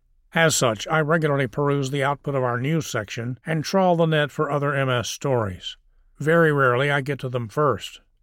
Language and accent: English; United Kingdom; I'm British and therefore love curry